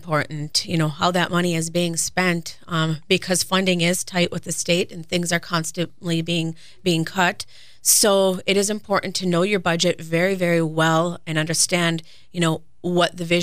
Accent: Ishpeming, Michigan, United States; I'm originally from the Ishpeming area. I grew up in the township

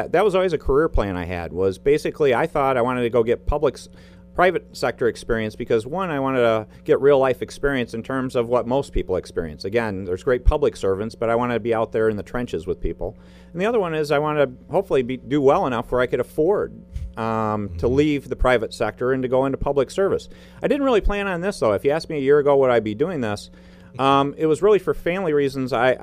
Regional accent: Battle Creek, Michigan, United States; I was born and raised in Battle Creek, grew up there, went off to the University of Michigan

